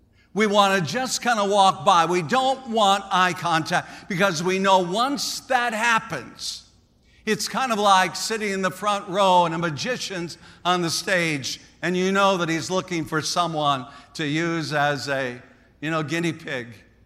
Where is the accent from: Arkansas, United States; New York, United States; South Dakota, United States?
South Dakota, United States; Now, growing up in South Dakota, growing up in farming land